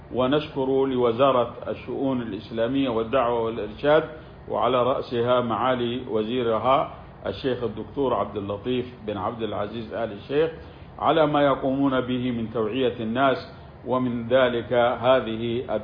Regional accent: Saudi Arabia

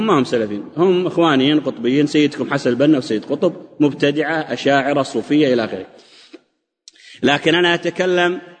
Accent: Saudi Arabia

